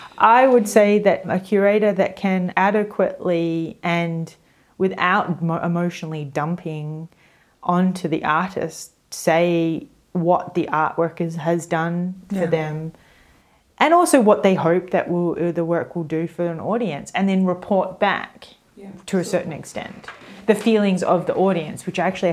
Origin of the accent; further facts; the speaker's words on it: Australia; Even though I am Australian